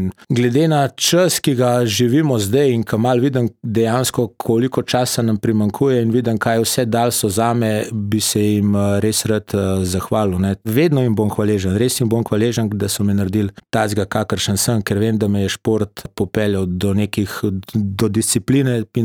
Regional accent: Podbrezje, Upper Carniola, Slovenia; now in Postojna, Slovenia; Jaz sem rojen v Kranju, natančnejše iz Podbrezi, to je v bistvu 10 kilometrov vas stran iz Kranja. Lepa vas, malo zdaj pogrešam, takrat sem bil še dokaj mlad, ker sem prišel v Postojno.

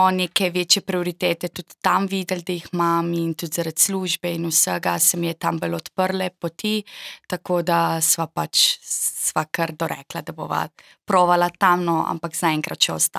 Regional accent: Begunje pri Cerknici, Inner Carniola–Karst, Slovenia; now in Novo Mesto, Slovenia; Jaz sem drugače iz Begunj pri Cerknici, tako da trenutno sem že 6 let v Novem mestu

